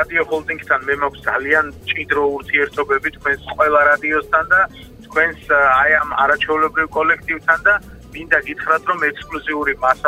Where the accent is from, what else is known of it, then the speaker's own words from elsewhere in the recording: Batumi, Adjara, Georgia; ეხა ბათუმში დავიბადე, ბათუმში გავიზარდე, მიყვარს ჩემი ქალაქი, მიყვარს ჩემი კუთხე, ჩემი აჭარა